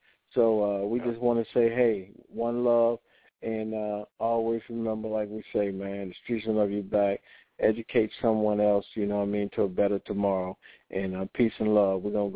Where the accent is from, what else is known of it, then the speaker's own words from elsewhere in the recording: Detroit, Michigan, United States; that book is about my life story growing up in Detroit, Michigan